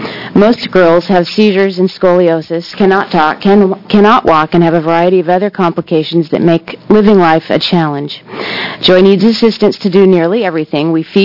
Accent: Jefferson, Oregon, United States; I'm from Jefferson, Oregon.

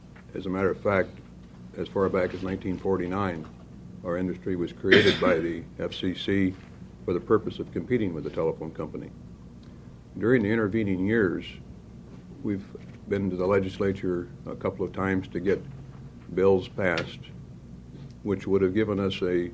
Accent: Eugene, Oregon, United States; from Eugene.

